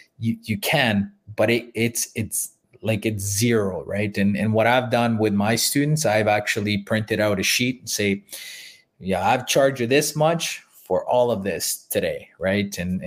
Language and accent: English; El Salvador; now in Canada; Look, I mean, I'm from El Salvador and the goal is to move back there someday.